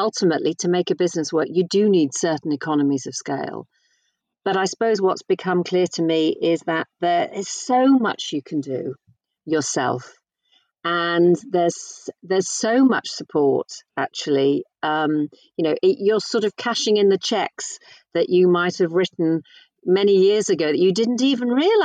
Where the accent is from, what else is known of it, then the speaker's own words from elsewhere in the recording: Birkenhead, North West England, United Kingdom; You know, my hometown is Birkenhead, and my mum is still up there, my sister's still up there.